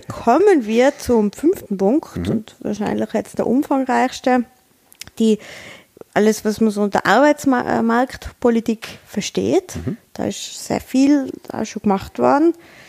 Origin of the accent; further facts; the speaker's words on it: Tyrol, Austria; was uns als Tiroler natürlich am meisten schmerzt.